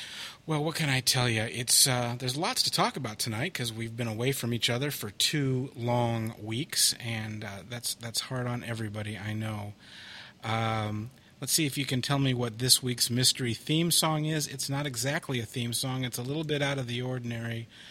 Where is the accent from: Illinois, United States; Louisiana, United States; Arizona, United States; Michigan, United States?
Illinois, United States; Chicago; I'd like to congratulate my hometown hockey team for winning the Stanley Cup playoffs after a 49-year hiatus from glory.